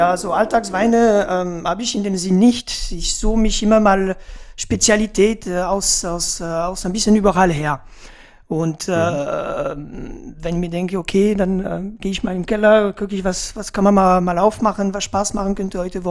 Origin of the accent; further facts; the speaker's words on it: France; now in Germany; Nee, also Franzose bin ich so oder so.